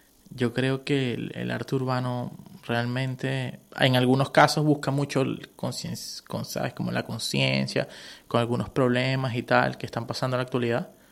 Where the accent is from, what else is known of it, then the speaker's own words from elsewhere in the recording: Venezuela; now in Canary Islands, Spain; Yo soy venezolano, pero vivo en las Islas Canarias.